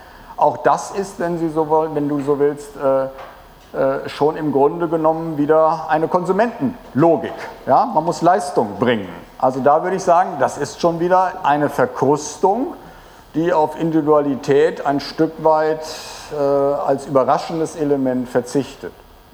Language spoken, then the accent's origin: German; Netherlands; das würde ich mir niemals erlauben, weil ich Holländer bin.